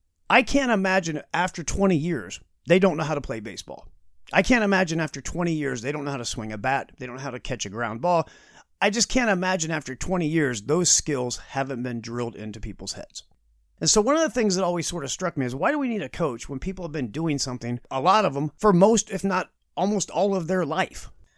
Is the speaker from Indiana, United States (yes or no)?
yes; Indianapolis, Indiana, United States; And, you know, I'm a Colts fan. I'm born and raised in Indianapolis, and that I can attest to.